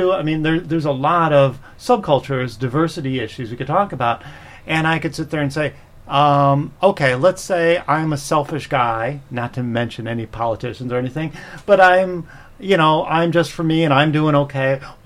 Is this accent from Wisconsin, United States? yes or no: no; Chicago, Illinois, United States; I'm from Chicago, and I've certainly heard that term for very urban districts where there's no grocery stores.